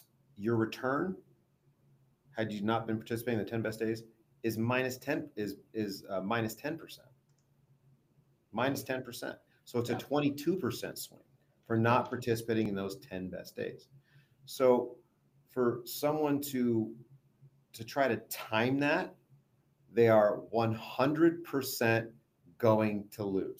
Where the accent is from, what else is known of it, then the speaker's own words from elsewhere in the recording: Las Vegas, Nevada, United States; So being born and raised in Vegas, I like my.